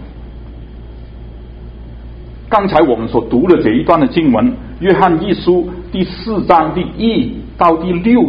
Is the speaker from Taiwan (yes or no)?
no; Hong Kong; 我来自香港啊，现在香港是中国一部分了